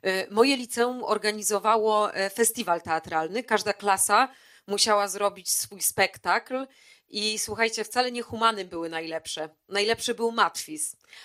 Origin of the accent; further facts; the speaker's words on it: Warsaw, Masovian Voivodeship, Poland; Tak, jestem z Warszawy, jestem zaszczycona.